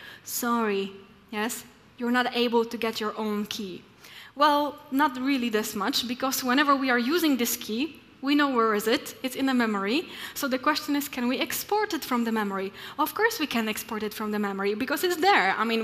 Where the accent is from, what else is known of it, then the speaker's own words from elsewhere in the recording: Poland; English is a second language; By the way, I'm from Poland.